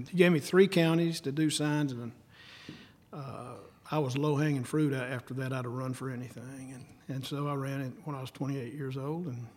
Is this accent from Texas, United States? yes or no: yes; Texas, United States; But I grew up in East Texas, and I live five houses down from Charlie Wilson.